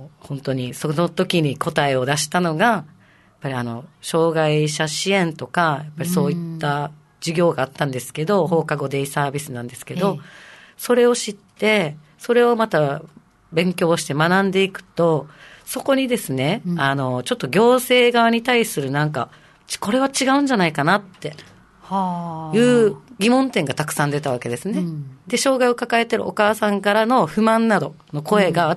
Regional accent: Kadena, Okinawa, Japan; 私もともと嘉手納出身、那覇は全く地元じゃないじゃないですか

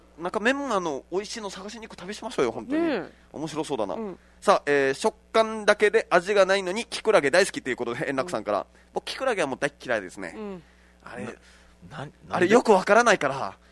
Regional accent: Kagoshima, Japan; 鹿児島なのかな、俺の地元なのかな

